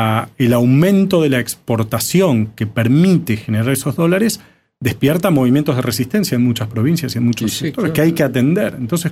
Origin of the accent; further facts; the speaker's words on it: Martínez, Buenos Aires Province, Argentina; born there; Yo nací en Martínez.